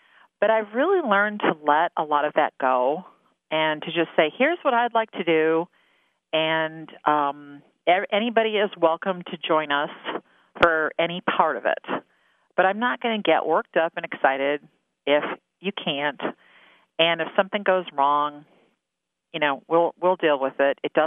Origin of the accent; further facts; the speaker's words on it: West Des Moines, Iowa, United States; from West Des Moines.